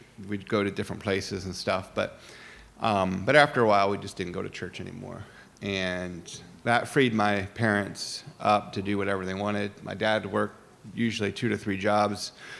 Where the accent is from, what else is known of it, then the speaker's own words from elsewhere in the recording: Scarborough, Maine, United States; But so I grew up in Scarborough, Maine, and my parents did.